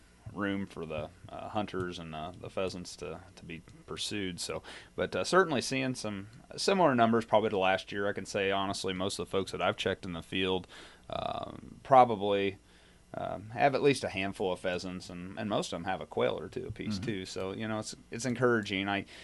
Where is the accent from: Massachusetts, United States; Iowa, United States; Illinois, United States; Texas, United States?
Iowa, United States; I'm from Page and Montgomery County, so I'm further south yet